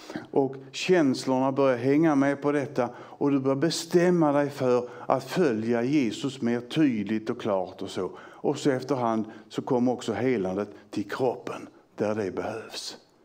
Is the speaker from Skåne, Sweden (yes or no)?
yes; Skåne, Sweden; accent: Scanian; Ja, jag pratar ju skånska, så jag har ju många fler bokstäver att uttala än ni.